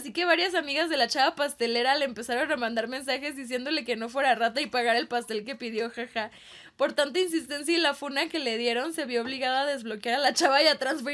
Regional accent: Parral, Chihuahua, Mexico; mi paisana Ando porque yo también soy de Parral.

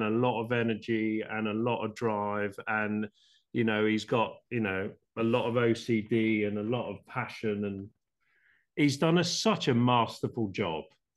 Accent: Portsmouth, South East England, United Kingdom; It's local to me as a kid. You know, I grew up in Portsmouth.

